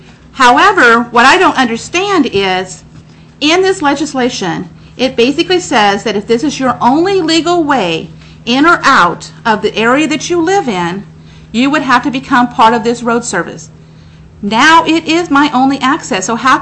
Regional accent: Alaska, United States; I am from the Fairbanks North Star Borough.

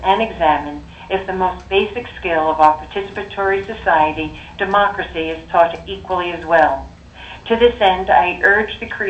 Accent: Fairbanks, Alaska, United States; I'm from Fairbanks, Alaska.

